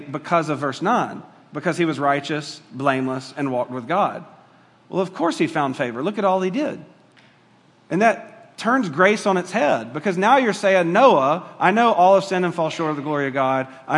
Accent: Georgia, United States; I'm from Georgia originally.

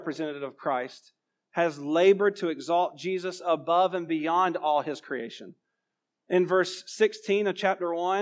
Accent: Georgia, United States; You got to remember I'm from Georgia

